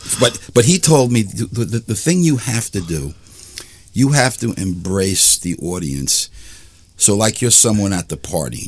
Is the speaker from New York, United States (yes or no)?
yes; Bellmore, New York, United States; And he was in a local band in Belmore. I grew up in Belmore.